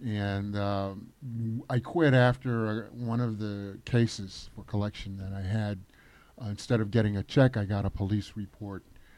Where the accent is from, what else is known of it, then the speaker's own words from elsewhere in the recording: Brownstown, Saint Ann, Jamaica; now in New York, United States; I was born here in New York, but I spent my formative years in Jamaica, Brownstown, St. Anne's Parish, Mon.